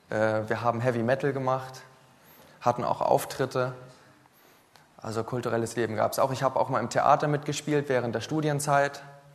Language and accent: German; Mecklenburg-Vorpommern, Germany; Ich bin Mecklenburger. Und ich bin's gern. Ich bin in einer atheistischen Familie aufgewachsen.